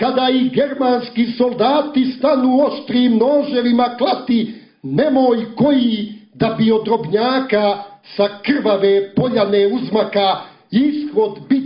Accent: Uskoci, Montenegro; To vam želi … epski pjesnik rodom iz Uskoka.

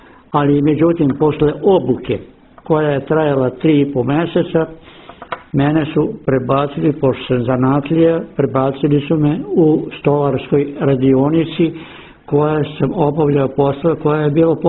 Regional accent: Kikinda, Vojvodina, Serbia; Ja sam rođen u Kikindi 19.9.39. godine.

